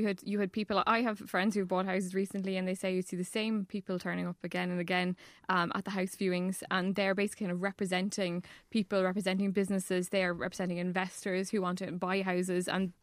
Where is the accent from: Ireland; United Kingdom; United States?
Ireland; Cork, Munster; I'm from Cork, so I've no ability to move home if I want to keep my job